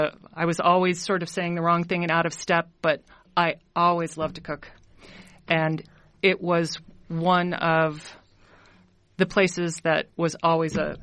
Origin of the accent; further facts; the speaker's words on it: California, United States; also born or lived in Iowa; We're both from California.